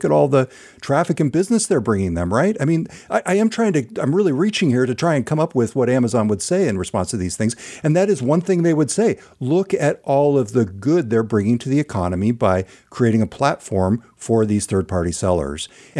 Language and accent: English; Orland, California, United States; in my hometown, a small community called Orland, California, about 100 miles north of Sacramento